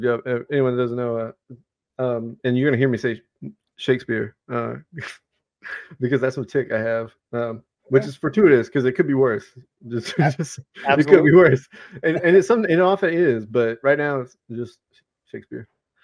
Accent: Texas, United States; I'm from South Texas. I couldn't handle it anymore.

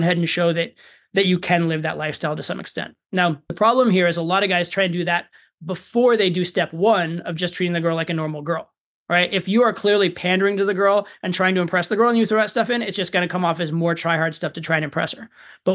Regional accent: Colorado, United States; I mentioned I was from Colorado

